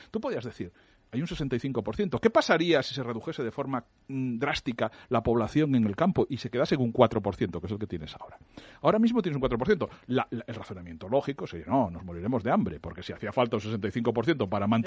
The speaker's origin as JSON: {"language": "Spanish", "region": "Catalonia", "country": "Spain", "tie": "born or raised there", "said": "Vete también a Hospitalet, que está aquí al lado de mi pueblo, en Barcelona"}